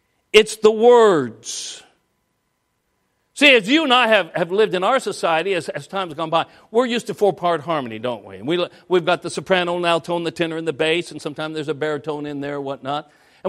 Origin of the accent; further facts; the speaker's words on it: Denver, Colorado, United States; I'm from Denver area originally